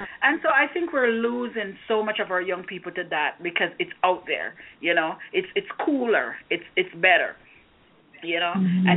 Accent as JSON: {"language": "English", "country": "Jamaica", "tie": "born or raised there", "said": "I remember at the time growing up in Jamaica, and you're thinking, okay, you know, you go to church."}